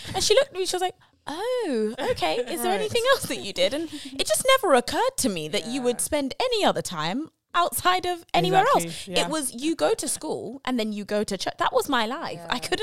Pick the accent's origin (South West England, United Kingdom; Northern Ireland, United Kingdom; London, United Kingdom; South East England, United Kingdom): London, United Kingdom; so I'd give up on Morley's, and I'm from South.